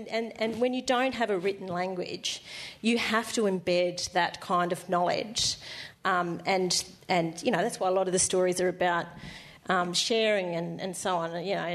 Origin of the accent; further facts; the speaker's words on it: La Perouse, New South Wales, Australia; because I'm from La Perouse, so I'm from ground zero where culture was destroyed. I don't have language.